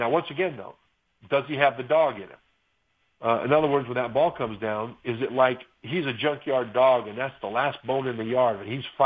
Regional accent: Sacramento, California, United States; We grew up in Sacramento, California, and so I hope that she approves

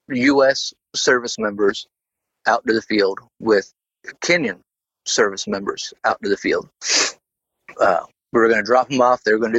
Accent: Florida, United States; You know, I'm from Florida. We don't got no damn baboons in Florida.

